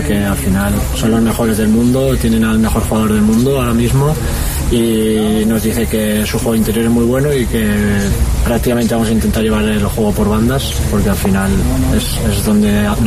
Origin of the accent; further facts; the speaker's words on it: Zaragoza, Aragon, Spain; yo soy de Zaragoza